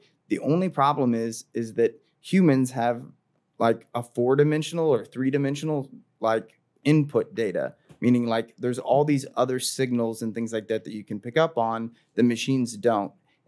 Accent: Montgomery City, Missouri, United States; Montgomery City, Missouri.

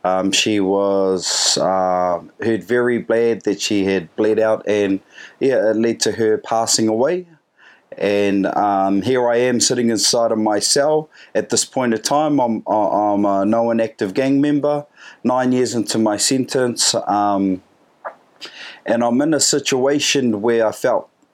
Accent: Whangarei, Northland, New Zealand; Yeah, I was born there. But around 3 years old, I was raised in Whangarei, which is up in Northland.

